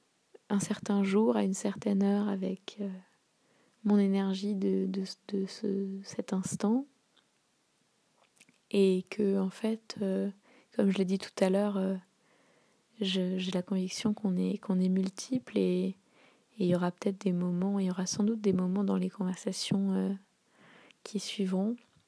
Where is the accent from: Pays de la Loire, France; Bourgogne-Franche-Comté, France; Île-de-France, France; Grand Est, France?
Île-de-France, France; Paris; J'étais à Paris, j'ai grandi à Paris